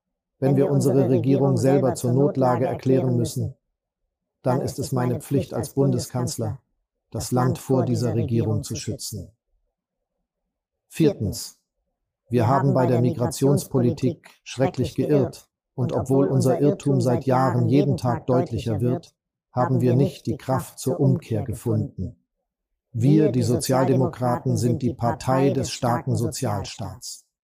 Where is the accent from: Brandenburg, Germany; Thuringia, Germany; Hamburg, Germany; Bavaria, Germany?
Hamburg, Germany; Als Hamburger möchte ich hier die ehrlichen Worte finden